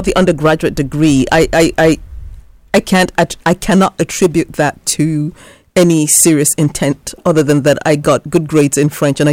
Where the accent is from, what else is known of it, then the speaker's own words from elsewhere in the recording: Nigeria; because I grew up in Nigeria, but I lived in settings where people spoke many languages.